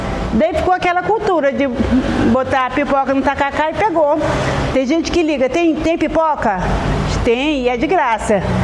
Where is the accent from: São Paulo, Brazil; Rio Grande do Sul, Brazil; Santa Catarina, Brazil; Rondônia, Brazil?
Rondônia, Brazil; Guajará-Mirim; mesmo porque nós somos de Guajará Mirense, né?